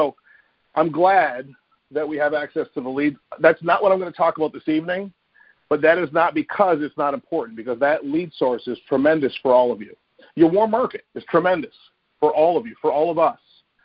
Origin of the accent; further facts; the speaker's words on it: Vermont, United States; I'm from Vermont. I don't know a lot of people.